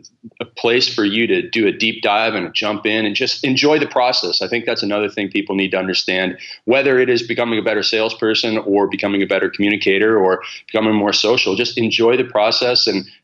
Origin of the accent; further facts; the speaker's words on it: Stratford, Ontario, Canada; I'm from Canada. I grew up on a farm in Canada in a city called Stratford.